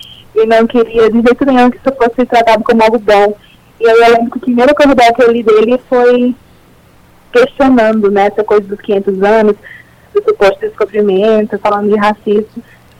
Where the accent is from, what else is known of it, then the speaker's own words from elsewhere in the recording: Juazeiro do Norte, Ceará, Brazil; now in São Paulo, Brazil; Eu sou do Cariri, de Juazeiro do Norte, no Ceará.